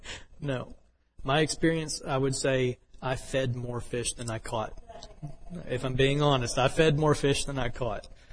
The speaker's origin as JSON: {"language": "English", "region": "Texas", "country": "United States", "said": "Now, I'm a landlubber. I'm from East Texas."}